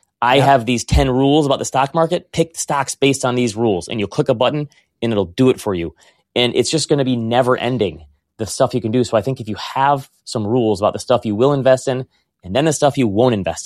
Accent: Michigan, United States; I'm from Michigan, so the … was a big thing for us here

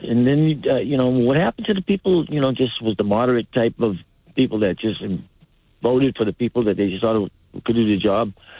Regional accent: Massachusetts, United States; I mean, I'm from the Cape

